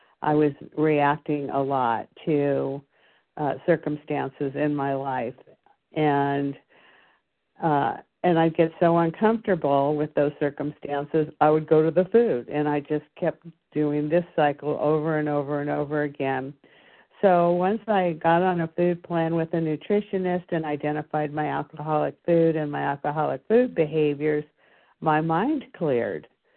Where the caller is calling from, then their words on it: California, United States; in California